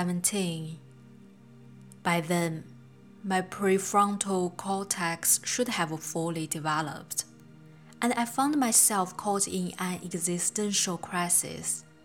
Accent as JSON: {"language": "English", "town": "Jinan", "region": "Shandong", "country": "China", "tie": "born or raised there", "said": "It was a day filled with chaos and tragedy in my hometown of Jinan."}